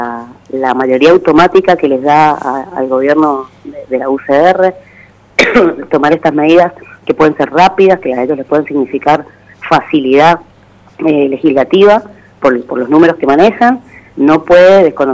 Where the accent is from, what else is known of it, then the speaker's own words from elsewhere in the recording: Argentina; todo el territorio aledaño que tenemos como argentinos